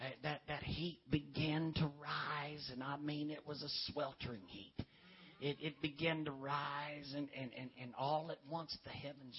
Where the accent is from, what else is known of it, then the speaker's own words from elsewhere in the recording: Richmond, Kentucky, United States; now in Oklahoma City, United States; I'm not used to that. I'm from Richmond, Kentucky. I'm not used to that.